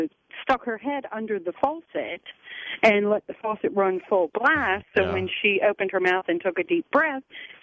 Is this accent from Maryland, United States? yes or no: yes; Riverdale, Maryland, United States; We grew up in Riverdale behind the Anacostia River.